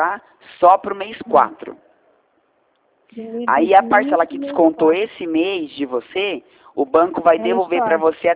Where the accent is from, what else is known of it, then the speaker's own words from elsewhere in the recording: Presidente Prudente, São Paulo, Brazil; De Presidente Prudente.